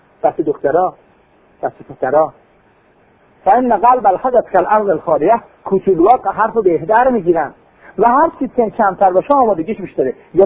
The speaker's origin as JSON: {"language": "Persian", "country": "Iran", "said": "تا فهمید ما ایرانی هستیم"}